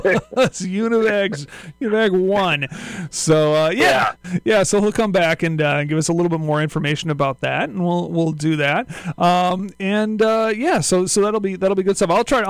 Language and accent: English; Minnesota, United States; Growing up in Minnesota, I definitely was very, very familiar with the various.